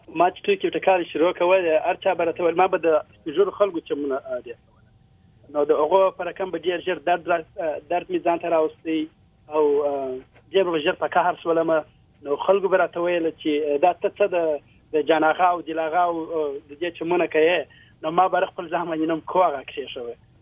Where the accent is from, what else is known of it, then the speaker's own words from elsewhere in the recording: Quetta, Balochistan, Pakistan; now in United States; زه په کوټه کې پیدا سویم. زما مور او پلار چې دي هغوی په کندهار کې پیدا سوي دي.